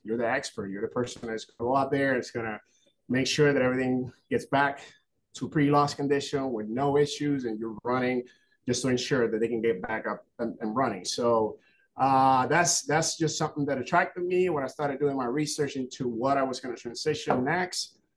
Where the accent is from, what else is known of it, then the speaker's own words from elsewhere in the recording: Puerto Rico; moved away as an adult; now in United States; Yeah, I was born and raised down in Puerto Rico. I basically left when I was 18 in the military, Army active duty.